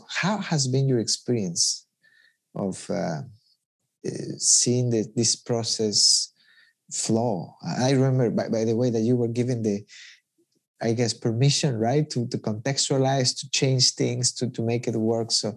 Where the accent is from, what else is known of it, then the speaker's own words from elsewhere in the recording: Ecuador; I mean, I'm from Ecuador